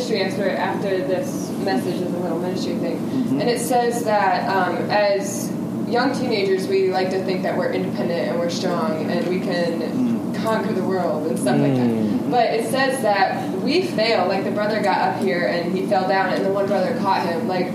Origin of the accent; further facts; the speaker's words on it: Medina, Ohio, United States; So I'm from Medina, which is a small town. It's like near Cleveland, Ohio.